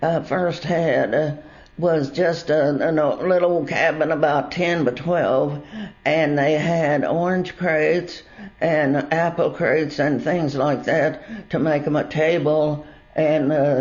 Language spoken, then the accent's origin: English; Missouri, United States; I was born in Oregon County in 1926 in a log cabin.